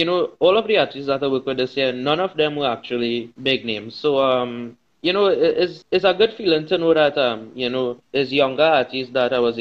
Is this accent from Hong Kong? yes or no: no; Fyzabad, Trinidad & Tobago; I'm from Faizabad.